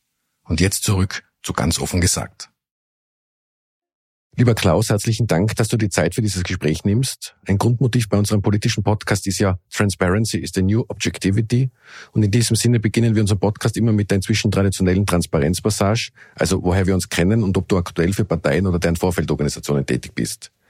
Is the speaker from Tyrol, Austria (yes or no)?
yes; Innsbruck, Tyrol, Austria; in Salzburg und in Innsbruck, in meiner Heimatstadt.